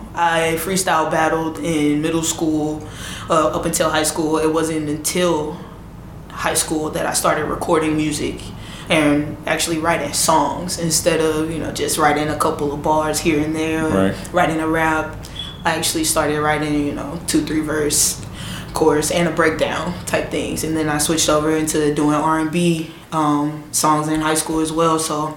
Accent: St. Louis, Missouri, United States; Yeah, born and raised. I grew up in North City, on Kossuth and Marcus. My family still has a home over there. Just a little girl from the North Side.

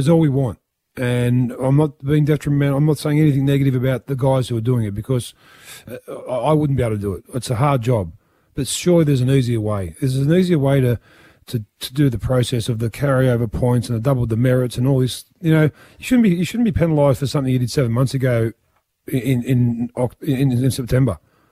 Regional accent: Penrith, New South Wales, Australia; Because I come from Penrith, the sexy town, don't forget.

